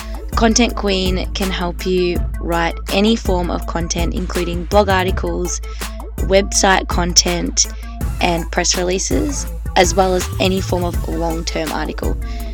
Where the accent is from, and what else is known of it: Australia